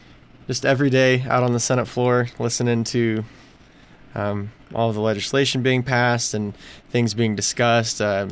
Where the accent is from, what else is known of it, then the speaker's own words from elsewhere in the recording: Kuna, Idaho, United States; I'm originally from Cuna, Idaho, which is a little, used to be a little farm town outside of Boise.